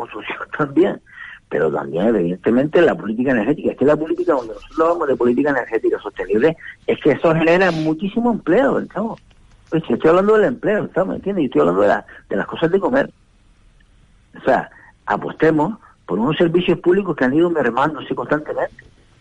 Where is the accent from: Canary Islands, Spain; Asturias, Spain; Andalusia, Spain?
Canary Islands, Spain; nosotros, los que somos canarios de toda la vida